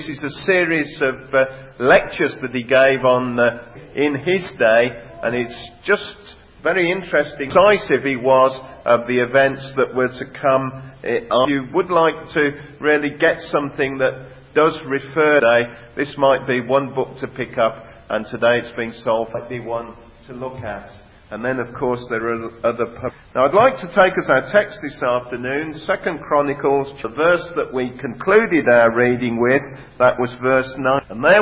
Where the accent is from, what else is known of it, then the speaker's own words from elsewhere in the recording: West Midlands, United Kingdom; probably picked up from my accent, I come from the West Midlands